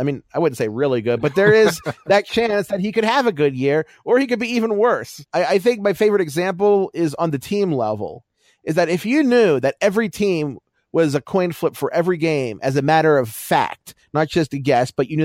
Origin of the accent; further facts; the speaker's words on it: Baltimore, Maryland, United States; since I'm from Baltimore and I'm an Orioles fan.